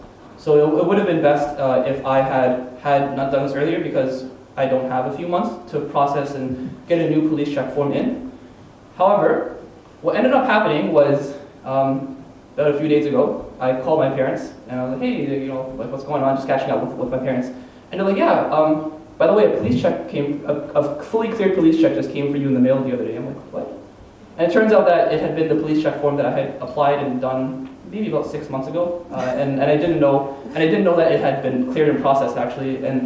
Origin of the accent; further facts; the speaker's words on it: Toronto, Ontario, Canada; I grew up in Toronto, it's quite a big city, so little small towns like this are actually very different and strange to me